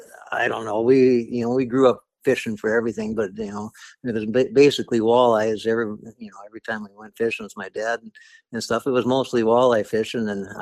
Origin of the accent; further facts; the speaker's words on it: Rockford, North Dakota, United States; I grew up in North Dakota. I lived out in Rockford, North Dakota my whole life. Small town.